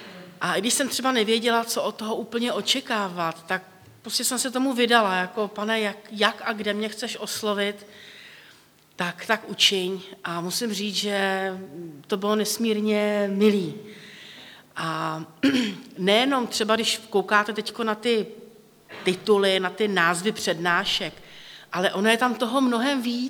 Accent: Plzeň, Plzeň Region, Czechia; no já jsem z Plzně, já jsem se narodila v Plzni.

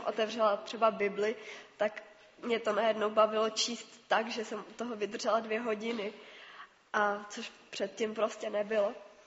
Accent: Písek, South Bohemian Region, Czechia; jsem z Písku.

